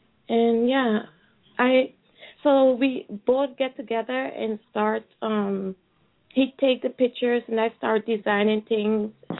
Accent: Netherlands; I'm from Holland.

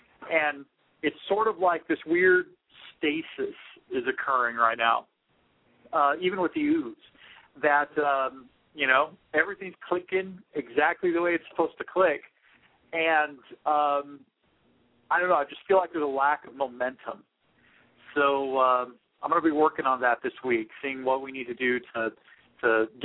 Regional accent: Fort Wayne, Indiana, United States; We're old friends from we're both from Fort Wayne.

